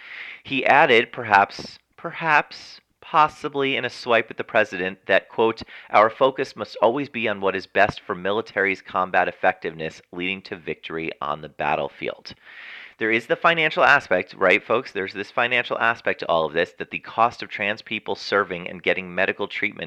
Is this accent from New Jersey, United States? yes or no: yes; Montvale, New Jersey, United States; As the little gay kid who was growing up in Montvale, New Jersey, as I was sitting in the corner of my room reading comic books